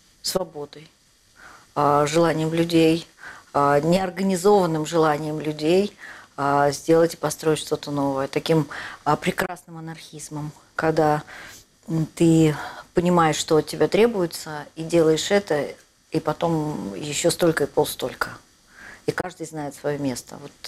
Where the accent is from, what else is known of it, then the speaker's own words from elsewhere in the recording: Ukraine; moved away; Я выехала с Украины 11 апреля